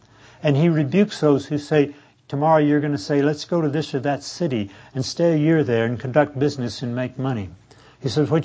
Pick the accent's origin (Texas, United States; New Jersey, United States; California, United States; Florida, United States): Texas, United States; Tyler; I grew up in Tyler, Texas.